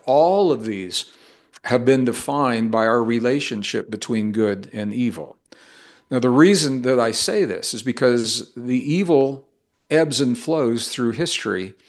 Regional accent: Missouri, United States; I was a kid growing up in the Midwest. I was born in a rural community in northern Missouri.

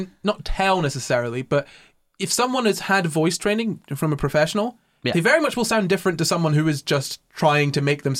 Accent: Scotland, United Kingdom; accent: Scottish; now in England; I can switch into my more Scottish accent when I want, but I kind of learned when I moved down that I need to talk more like this because English people don't understand me otherwise

